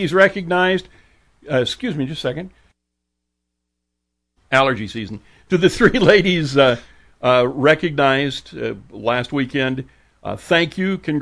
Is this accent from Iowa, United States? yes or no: yes; Spencer, Iowa, United States; We did go to my hometown of Spencer the 4th of July.